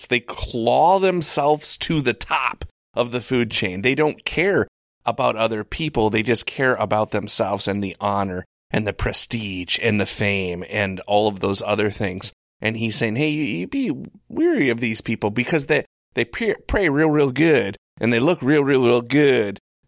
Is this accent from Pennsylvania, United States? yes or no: no; Michigan, United States; I don't know if people understand, like, geography in here, but we're from Michigan.